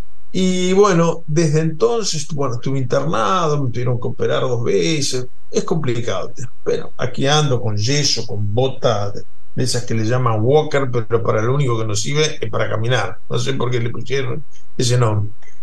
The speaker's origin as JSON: {"language": "Spanish", "country": "Uruguay", "said": "yo asistí al homenaje, como tantos uruguayos."}